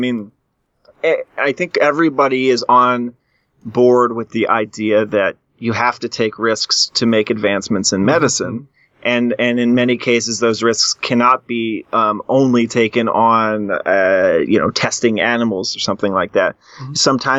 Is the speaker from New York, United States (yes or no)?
no; Chicago, Illinois, United States; So right in our backyard, we're from Chicago here, at the University of Chicago